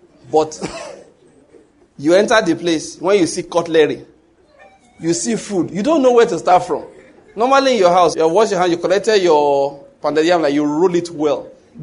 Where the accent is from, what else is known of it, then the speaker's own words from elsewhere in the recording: Nigeria; English is a second language; Good afternoon, ma'am. I'm from Nigeria. I came for a course. I stayed here only 3 weeks.